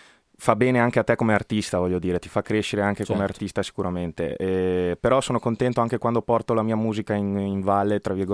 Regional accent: Agordo, Veneto, Italy; io vengo appunto da Agordo, da un paesino dove questo tipo di musica diciamo che non è mai esploso nelle orecchie di tutti

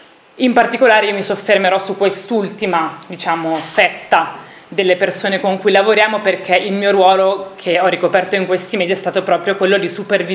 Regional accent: Milan, Lombardy, Italy; io vengo da Milano e queste realtà sono veramente rare in una città così grande

